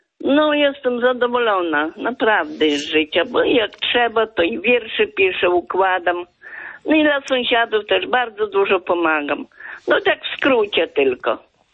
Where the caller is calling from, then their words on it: Dubeninki, Warmian-Masurian Voivodeship, Poland; z Dubeninek.